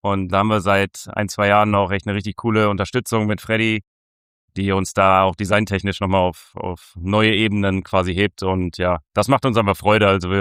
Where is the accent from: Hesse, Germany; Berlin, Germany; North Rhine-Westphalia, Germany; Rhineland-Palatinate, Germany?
North Rhine-Westphalia, Germany; bin im Münsterland aufgewachsen, auf einem landwirtschaftlichen Familienbetrieb, habe vier Geschwister